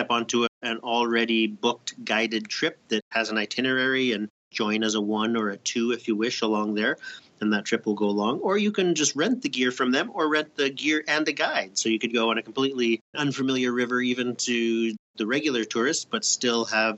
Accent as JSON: {"language": "English", "region": "Ontario", "country": "Canada", "tie": "born or raised there", "also_born_or_lived": "Yukon", "moved": "as an adult", "said": "when I grew up in Ontario back east, just up above New York State"}